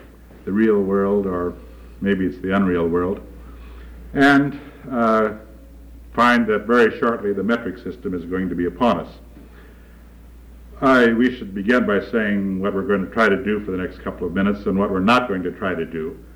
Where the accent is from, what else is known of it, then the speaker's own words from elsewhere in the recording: Valparaiso, Indiana, United States; Incidentally, we're from Valparaiso, Indiana, and I teach at the university there.